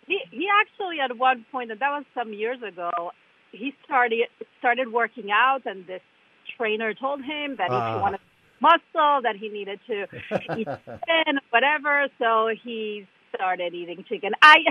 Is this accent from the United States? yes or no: no; Barcelona, Catalonia, Spain; I was born and raised in Barcelona, Spain